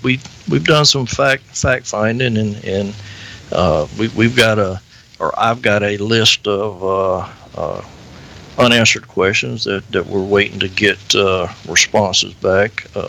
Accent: United States; I'm Native American.

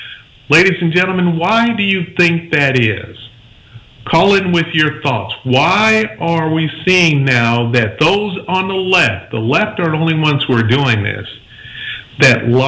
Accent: Pensacola, Florida, United States; For those of you who haven't heard about me before, as I say, I'm from Pensacola, Florida.

